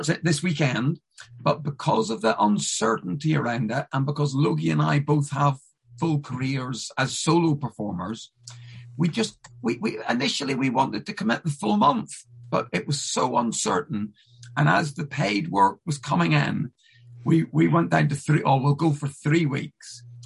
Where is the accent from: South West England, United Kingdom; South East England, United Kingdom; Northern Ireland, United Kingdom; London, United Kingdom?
Northern Ireland, United Kingdom; when I was young, I grew up in Northern Ireland, and when I was growing up, I worked on the fairgrounds